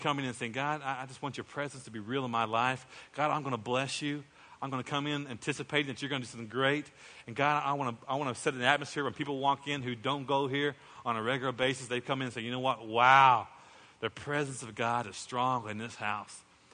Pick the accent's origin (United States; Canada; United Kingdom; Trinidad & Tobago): United States; Muskogee, Oklahoma; I was raised in Muskogee, Oklahoma. And while I was there in Muskogee, my mom gets her hair done at a shop.